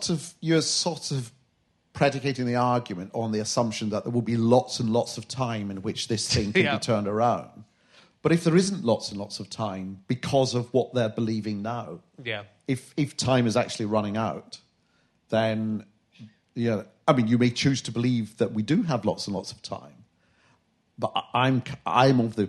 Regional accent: Glasgow, Scotland, United Kingdom; Well, I'm from Glasgow

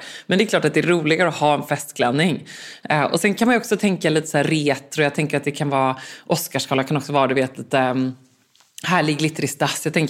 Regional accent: Gothenburg, Västra Götaland County, Sweden; Nej, men sånt här kan man som göteborgare.

